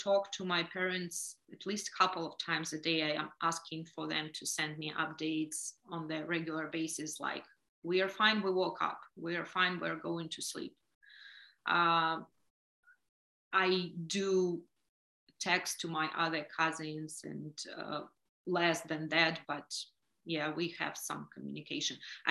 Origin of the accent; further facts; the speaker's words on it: Dnipro, Dnipropetrovsk Oblast, Ukraine; first language Russian; I'm born and raised in Dnipro. It's one of the pretty big cities in the in the center of Ukraine, you can tell. Most of my family, my parents, my cousins, my aunts live in that region. We are Russian-speaking family